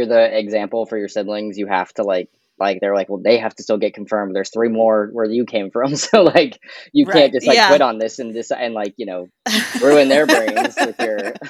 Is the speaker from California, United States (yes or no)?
no; Savannah, Georgia, United States; also born or lived in Syracuse; So I was born in Syracuse, New York, but I was mostly raised in Savannah, Georgia.